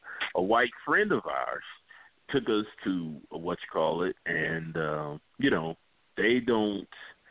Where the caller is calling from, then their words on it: Griffin, Georgia, United States; Hey, Frank, I'm calling from Griffin, Georgia.